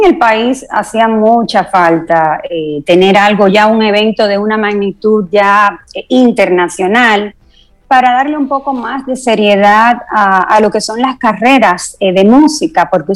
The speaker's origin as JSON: {"language": "Spanish", "country": "Cuba", "lives_now": "Dominican Republic", "said": "yo soy cubana, aunque llevo muchos años, ya llevo más años viviendo aquí, por lo que soy ya más dominicana, más dominicana que cubana."}